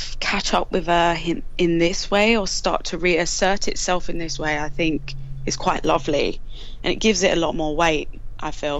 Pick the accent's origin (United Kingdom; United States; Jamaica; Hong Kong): United Kingdom; London; accent: East London; I get to keep my East London accent.